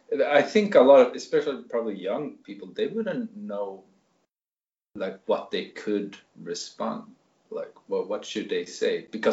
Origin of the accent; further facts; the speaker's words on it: Japan; but I suppose since they know I'm from Japan, they think that I'm Japanese.